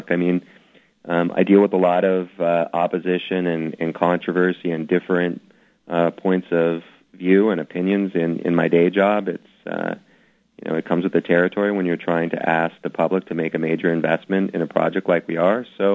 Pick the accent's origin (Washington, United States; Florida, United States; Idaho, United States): Washington, United States; Seattle; I'm from here, and you know, it's a great opportunity to do something for my hometown.